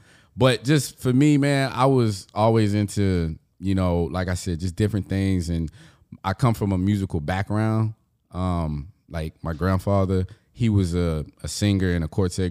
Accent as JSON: {"language": "English", "town": "Houston", "region": "Texas", "country": "United States", "tie": "born or raised there", "said": "I'm born and raised in Houston, Texas. I'm a hometown kid. From the north side of Houston, Texas."}